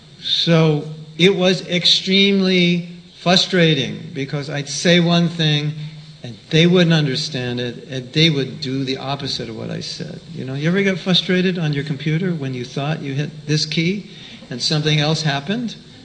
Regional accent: United States; And I'm an American. So, you know, as Americans, you know, you naturally know you're better than everybody else, right?

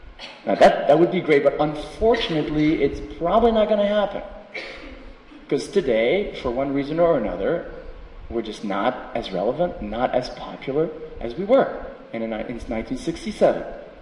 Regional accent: United States; I'm sorry, I come from America, so if you don't know these people, 50% only of your life is spoiled.

